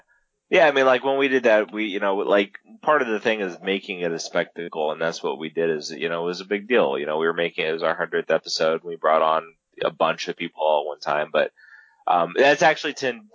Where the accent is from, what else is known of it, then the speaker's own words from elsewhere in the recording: California, United States; now in Maine, United States; I live in Maine. I'm from California. Like, I'm spread out, you know?